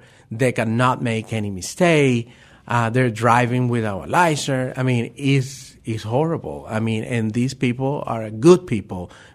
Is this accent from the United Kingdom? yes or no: no; Venezuela; moved away as an adult; I'm from Venezuela, and even though I've been living here for 20 years